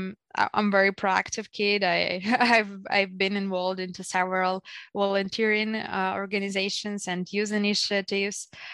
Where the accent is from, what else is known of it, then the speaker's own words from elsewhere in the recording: Irpin, Kyiv Oblast, Ukraine; English is a second language; also born or lived in Pryluky; I was born in Chernihiv region, in a small town called Priluki. And I lived there till 6 years old. And then I moved to Kyiv, where I lived for like around a year. Then with my family, we moved to Irpin, which is a suburb city